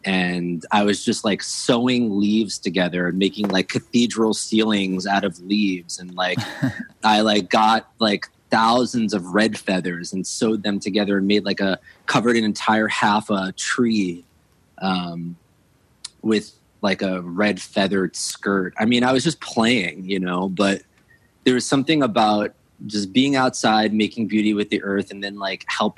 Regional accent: Dix Hills, New York, United States; New York. This was in New York. This is in Dix Hills.

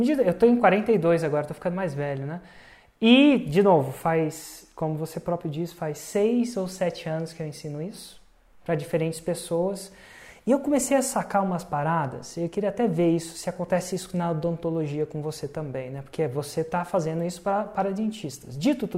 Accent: Brasília, Federal District, Brazil; Eu falo isso que eu sou de Brasília, né?

